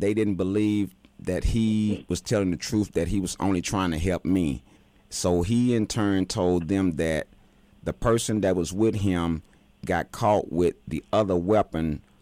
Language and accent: English; St. Louis, Missouri, United States; Well, I'm from St. Louis, but the case happened in Mobley.